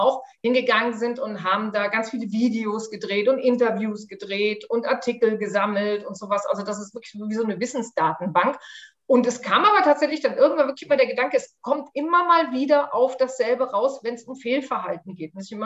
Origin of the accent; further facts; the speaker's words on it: Rhineland, Germany; moved away; Ich wohne hier so quasi mittendrin in Bayern. Wie man auch hört, ich komme ursprünglich nicht aus Bayern, sondern halt mehr so aus dem Rheinland da oben.